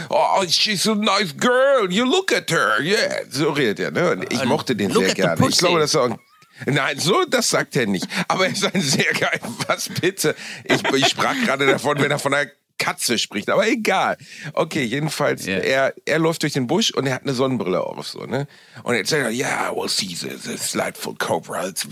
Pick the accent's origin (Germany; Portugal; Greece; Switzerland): Germany; Aber das ist ja was wir uns als Deutsche überhaupt nicht vorstellen können, dass Natur gefährlich ist.